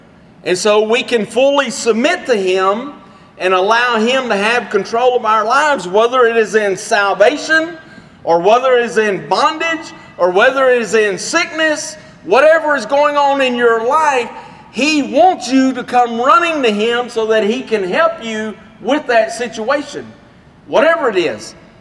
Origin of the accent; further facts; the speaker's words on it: United States; is deeply ingrained in our minds because we grew up here in America.